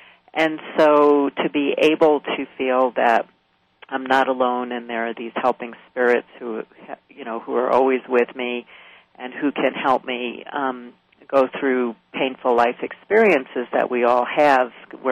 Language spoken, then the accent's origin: English; New York, United States; moved away as an adult; And I grew up in New York, and it was actually what caused me to leave New York was when I was 18 years old